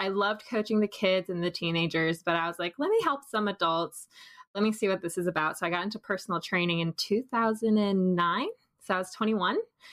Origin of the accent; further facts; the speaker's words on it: Singapore; Yeah, I'm a half-blood. So born and raised in Singapore